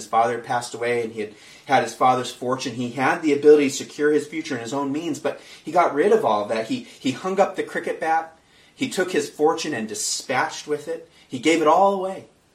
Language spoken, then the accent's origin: English; Kenya; I grew up in Kenya and I played cricket as a teenager